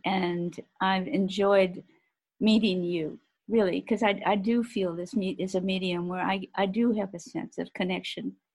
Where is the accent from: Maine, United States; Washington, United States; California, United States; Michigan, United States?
California, United States; because I grew up in California, where Spanish and Mexican food is really quite, quite much at home.